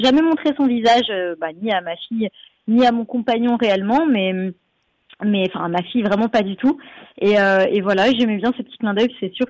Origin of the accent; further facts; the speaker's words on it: Paris, Île-de-France, France; moi je suis surtout originaire de Paris mais ma famille vit dans le sud, mon compagnon est corse